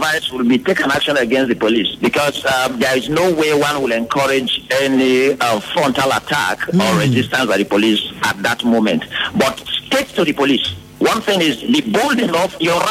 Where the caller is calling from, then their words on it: Port Harcourt, Rivers, Nigeria; I'm calling from Port Harcourt.